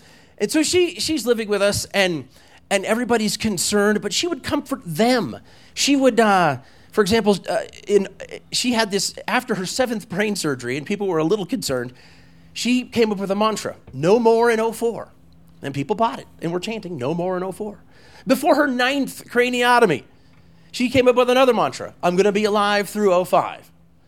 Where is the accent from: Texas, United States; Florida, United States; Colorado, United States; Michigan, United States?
Colorado, United States; Walden; I was a husky boy, and I grew up in Walden, Colorado. Not a lot of people go to Walden on purpose.